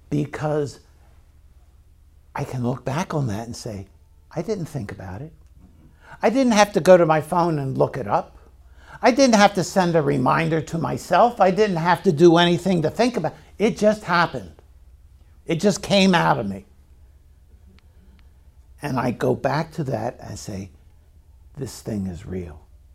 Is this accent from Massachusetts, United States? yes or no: no; Baltimore, Maryland, United States; And I personally appreciate that more than most of you, because I'm from Baltimore.